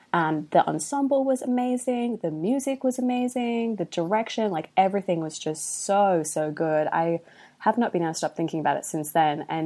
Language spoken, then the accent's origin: English; Australia; And I'm like, it is, but I'm from Australia.